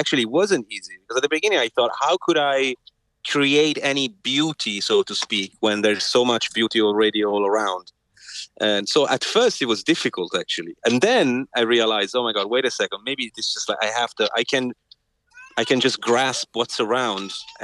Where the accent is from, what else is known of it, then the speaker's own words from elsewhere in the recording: Milan, Lombardy, Italy; English is a second language; my home country, Italy, and I went back to not exactly where I come from, because I come from Milan, but I went back to the countryside, which is the northern Italian countryside, to be precise, in a place called Monferrato